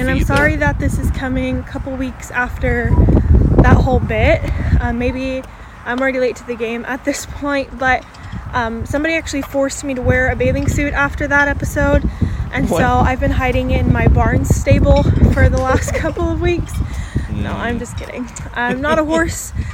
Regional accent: Michigan, United States; I am from Michigan.

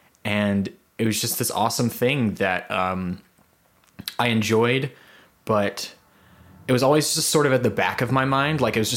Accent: Mississippi, United States; I grew up in Mississippi, and how I ended up at SCAD, well, Mississippi is a very underserved sort of area

